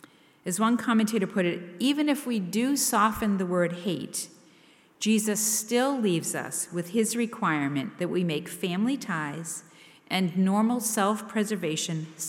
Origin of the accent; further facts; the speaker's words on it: New England, United States; Growing up in New England, I was by default a Red Sox fan.